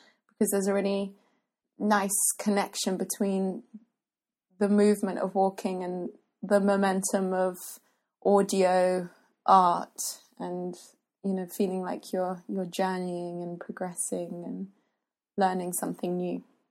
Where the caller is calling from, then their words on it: London, United Kingdom; I'm calling from London. I live in Tooting.